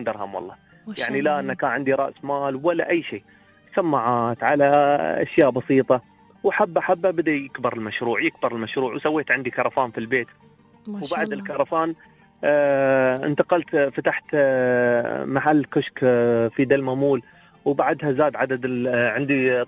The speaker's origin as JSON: {"language": "Arabic", "country": "United Arab Emirates", "said": "مش موجودة عندنا في الإمارات"}